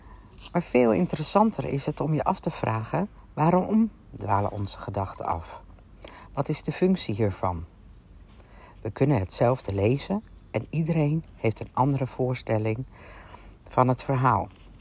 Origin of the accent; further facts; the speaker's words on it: Limburg, Netherlands; born there; Deze week ben ik op vakantie in Limburg, mijn geboortegrond.